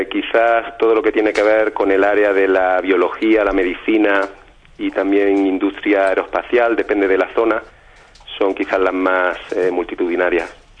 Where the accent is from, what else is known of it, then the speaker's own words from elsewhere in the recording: Granada, Andalusia, Spain; De Granada.